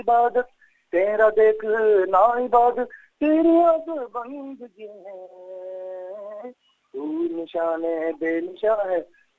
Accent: Rajasthan, India; और हम राजस्थान से बिलोंग करते हैं

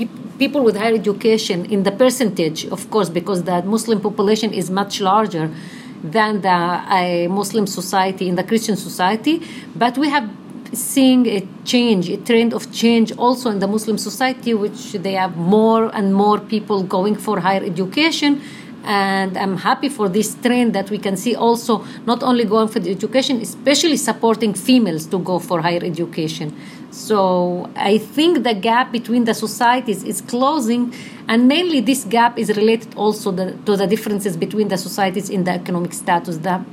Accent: Haifa, Haifa District, Israel; now in Jerusalem, Israel; originally from Haifa, I live now in Jerusalem since 93 and I was born in Haifa. I grew up in a disadvantaged neighborhood called Wadi Nisnas, which was unfortunately well known as a poor neighborhood

